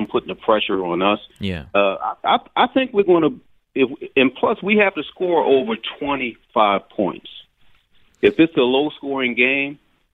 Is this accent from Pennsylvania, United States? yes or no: yes; Philadelphia, Pennsylvania, United States; traditionally Philadelphia, since I'm a Philadelphian born and raised, we've always been kind of typecast